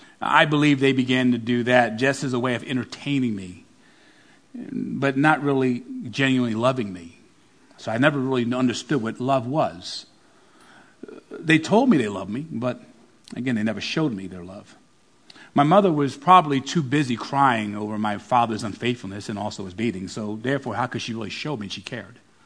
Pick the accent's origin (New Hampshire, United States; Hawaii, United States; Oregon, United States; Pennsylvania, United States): Pennsylvania, United States; Philadelphia; born there; But I was born in North Philadelphia, the inner city of Philadelphia, the youngest of two siblings from my father's previous marriage.